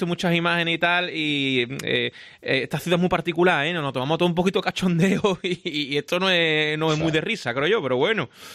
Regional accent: La Laguna, Canary Islands, Spain; Es que yo soy de la Laguna.

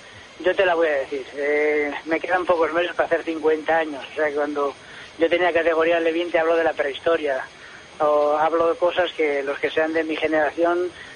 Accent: L'Hospitalet de Llobregat, Catalonia, Spain; Yo soy de Hospitalet, de la barrera de San Josep

